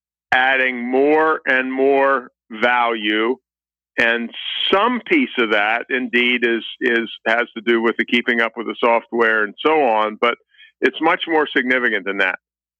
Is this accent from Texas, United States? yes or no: no; Severna Park, Maryland, United States; Well, I was born at Johns Hopkins Hospital in Baltimore and then lived the little town, I guess it maybe it's known now, Severna Park, but it's about 6 miles north of Annapolis.